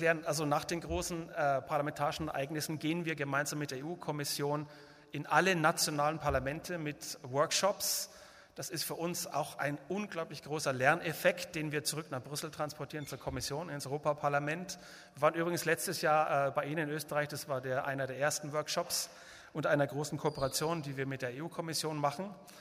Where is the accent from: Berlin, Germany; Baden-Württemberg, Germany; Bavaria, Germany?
Bavaria, Germany; ich sage es ganz ehrlich, als Bayer